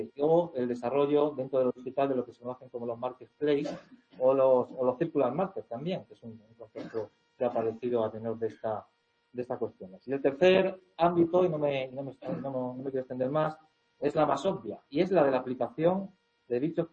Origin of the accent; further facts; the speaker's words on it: Talavera de la Reina, Castilla-La Mancha, Spain; Yo soy de Talavera de la Reina, no soy del Real de San Vicente